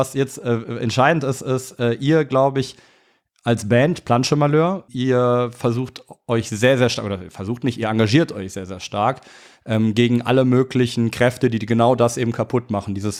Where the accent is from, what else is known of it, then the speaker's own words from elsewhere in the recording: Cologne, North Rhine-Westphalia, Germany; Köln ist natürlich meine Heimatstadt